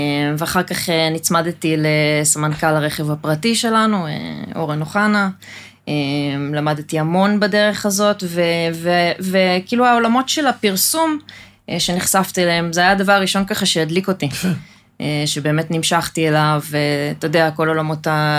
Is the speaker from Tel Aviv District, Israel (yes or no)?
no; Gan Herzliya, Central District, Israel; אני גדלתי בגן הרצליה.